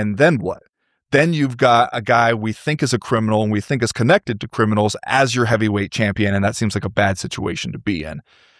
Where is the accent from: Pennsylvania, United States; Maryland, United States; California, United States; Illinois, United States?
California, United States; Yeah. I grew up in the Inland Empire. Yeah. And when I graduated high school, I went to work at a trucking dock in Fontana